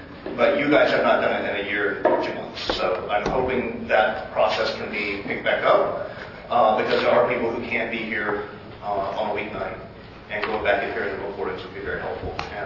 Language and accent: English; Silver Spring, Maryland, United States; I'm a writer from Silver Spring, Maryland. It's on the red line.